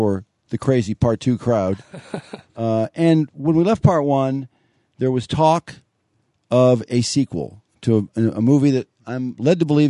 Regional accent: Ferndale, Michigan, United States; from Ferndale.

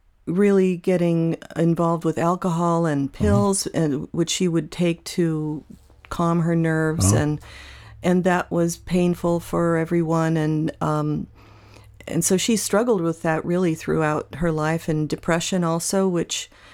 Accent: Chicago, Illinois, United States; born there; also born or lived in California; she divorced my father, who I was born in Chicago, and then she married a radio disc jockey, and they moved to California from Chicago.

